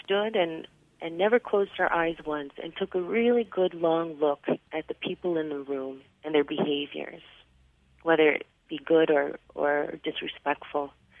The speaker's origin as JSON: {"language": "English", "region": "Prince Edward Island", "country": "Canada", "said": "I am from Abiquiu, Prince Edward Island."}